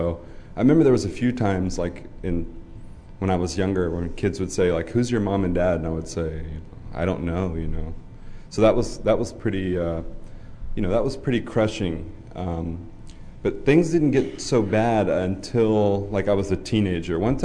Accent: Texas, United States; You know, I grew up in Texas, and growing up, I grew up in a foster home. The town I grew up in Texas was 800 people, so you could say that the best description was rural.

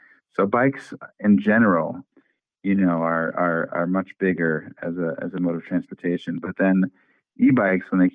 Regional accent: New York, United States; also born or lived in Israel; I actually started the brand overseas in Israel. I grew up in New York, but I was moved out, you know, traveled back and forth.

